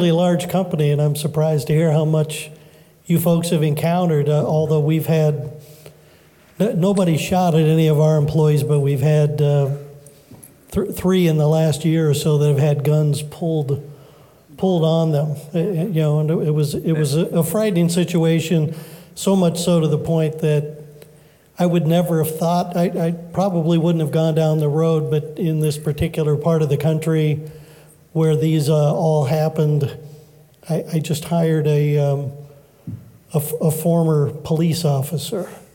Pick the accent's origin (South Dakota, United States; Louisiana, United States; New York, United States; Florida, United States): Florida, United States; You know, that's the thing that I don't want to talk too bad about my home state, but we have so many crazy things happen there.